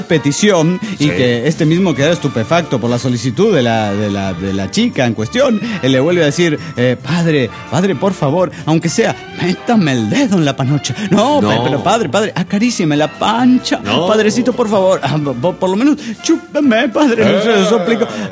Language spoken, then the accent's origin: Spanish; Zapopan, Jalisco, Mexico; de Zapopan, Jalisco, México.